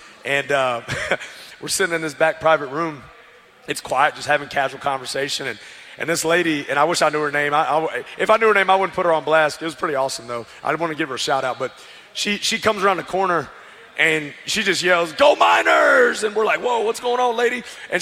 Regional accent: Fort Worth, Texas, United States; I'm old Texas. I'm a Texas high school football product, guys. I was born and raised on Friday Night Lights. I love it. I can't get enough of it. Born in Fort Worth, Texas.

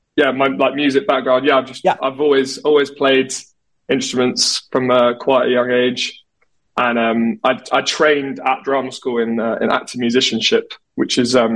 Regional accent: Kingston, London, United Kingdom; I'm from Southwest London, a place called Kingston.

